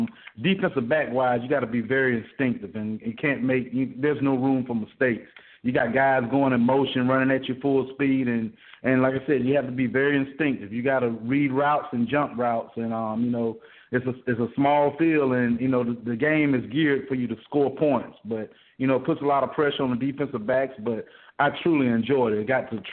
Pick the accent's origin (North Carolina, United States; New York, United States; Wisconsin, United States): North Carolina, United States; Durham; Well, I'm from Durham, North Carolina. As you said, I played at Southern Durham High School, was fortunate enough to play at North Carolina Central as well.